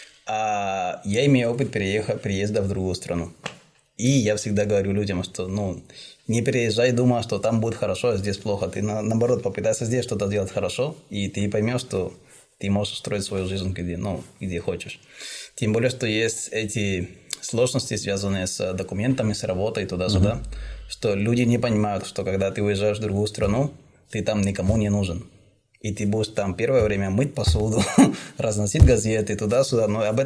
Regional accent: Colombia; я из Колумбии, без наркотиков. Я спрашиваю, как только Колумбия, сразу наркотики, я без наркотиков приехал.

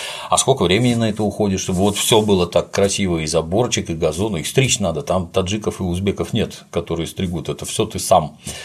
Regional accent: Saint Petersburg, Russia; Детство прошло в Купчино, мы там с Дмитрием Анатольевичем через дорогу проживали, вот, ну, вот жил у меня дом, корабль, 9-й этаж

